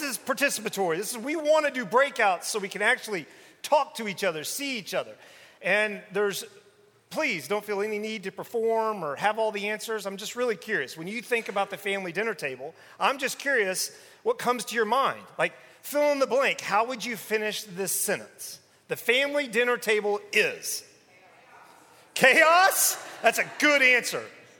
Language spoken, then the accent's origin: English; Dallas, Texas, United States; She grew up in Nacogdoches, Texas. I grew up here in Dallas, Texas.